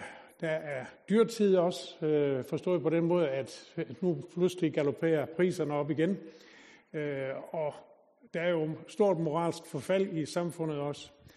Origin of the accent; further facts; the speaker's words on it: Als, Region of Southern Denmark, Denmark; born there; Jeg var født ned på Als i Sønderjylland